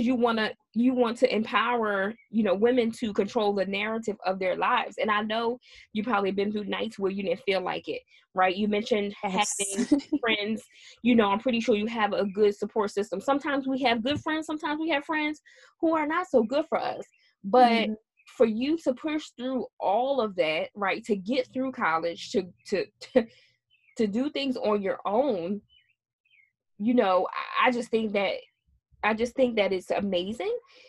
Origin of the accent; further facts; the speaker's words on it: United States; born there; But I know as an American born citizen, there are things that we take for granted.